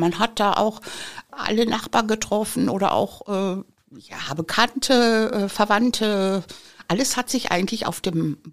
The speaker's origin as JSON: {"language": "German", "town": "Castrop-Rauxel", "region": "North Rhine-Westphalia", "country": "Germany", "tie": "born there", "said": "sind die mit meinem älteren Bruder dann nach Castrop gekommen. Und ich bin ja dann hier in Castrop geboren."}